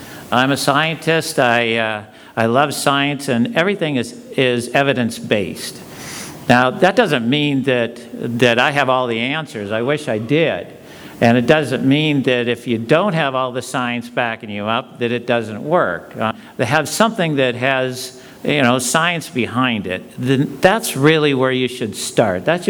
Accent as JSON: {"language": "English", "region": "Midwest", "country": "United States", "tie": "born or raised there", "said": "I'm basically a cowboy when I ride. I grew up in the Midwest, and I have a lot of respect for dressage riding"}